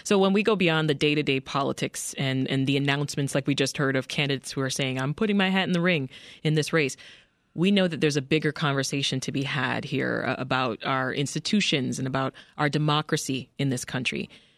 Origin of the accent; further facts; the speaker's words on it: Canada; now in United States; I'm Canadian, and I remember just being saturated by U.S. programming while living in Canada.